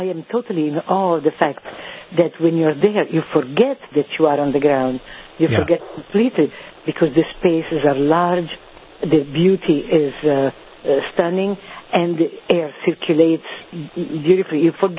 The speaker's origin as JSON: {"language": "English", "town": "Ravenna", "region": "Emilia-Romagna", "country": "Italy", "second_language": "English", "said": "originally I am from Ravenna, which is on the other side, is the eastern side of Italy, on the Adriatic Sea, a little bit south of Venice. But right now I live a little bit north of Turin"}